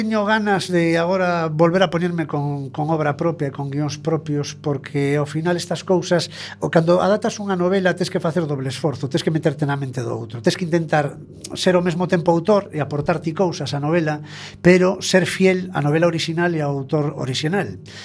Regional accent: A Coruña, Galicia, Spain; Considérome tan coruño. Mira, o independentismo. Eu son independentista da Coruña.

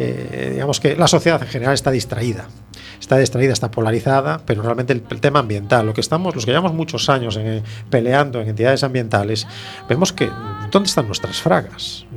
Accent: A Coruña, Galicia, Spain; Yo soy de Monte Alto, que se hacían esas pequeñas o grandes hogueras dentro de los barrios, ¿no?

